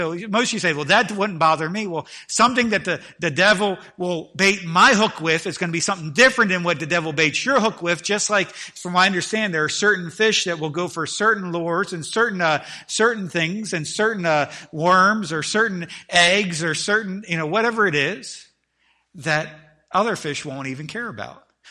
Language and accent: English; Maryland, United States; When I grew up, we grew up in Maryland.